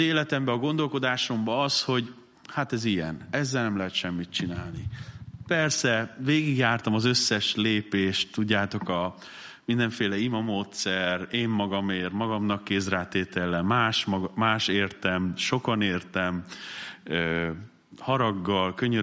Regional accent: Mosonmagyaróvár, Győr-Moson-Sopron, Hungary; én Mosonmagyaróváron nőttem fel

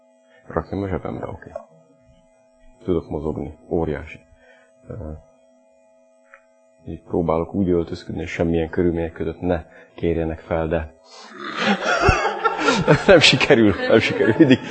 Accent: Hungary; ő amerikai, én magyar vagyok, beszélgetünk egy kicsit magyarul, félig magyarul, félig angolul

